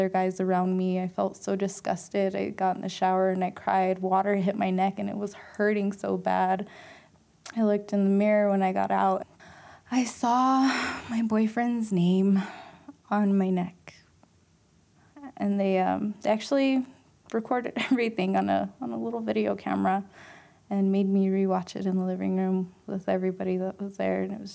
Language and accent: English; Laguna Pueblo, New Mexico, United States; I'm from Laguna Pueblo. It's a reservation about 60 miles west of Albuquerque.